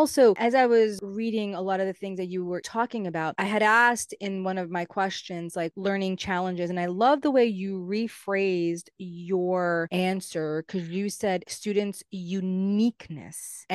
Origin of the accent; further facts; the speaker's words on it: East Coast, United States; I'm from the East Coast and I know how beautiful fireflies are